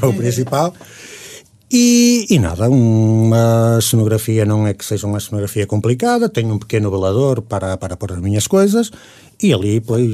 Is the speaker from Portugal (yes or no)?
yes; Carapeços, Norte, Portugal; now in Spain; Sim, sou natural de Carapeços, nasci no Hospital de Barcelos.